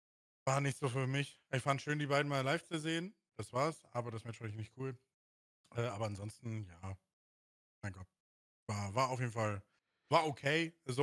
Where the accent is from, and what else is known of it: Germany